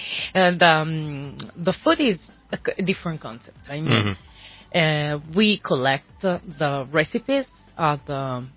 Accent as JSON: {"language": "English", "town": "Florence", "region": "Tuscany", "country": "Italy", "second_language": "English", "said": "I come from Florence."}